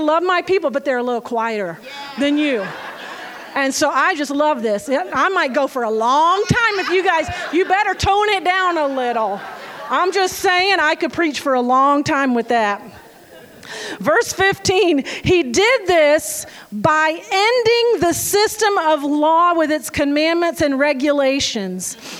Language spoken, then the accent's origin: English; South Carolina, United States; Now, I'm from the South. I grew up in South Carolina, and I didn't even know a Catholic when I was growing up.